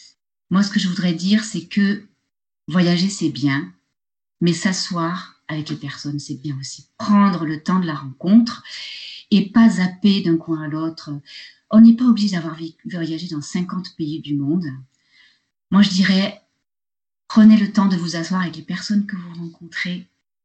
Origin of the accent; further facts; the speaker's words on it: France; C'est vrai que chez nous, en France, tout de suite, on va dans le vif du sujet, on va tout de suite à l'essentiel.